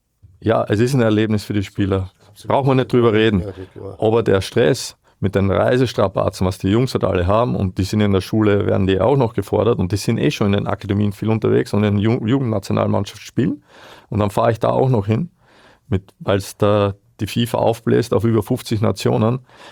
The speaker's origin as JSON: {"language": "German", "region": "Burgenland", "country": "Austria", "tie": "born or raised there", "said": "ich war ja noch so verrückt bei uns im Burgenland, weil wir ja langgezogen sind. Wir mussten zweimal in der Woche nach Eisenstadt hochfahren und Wahnsinn."}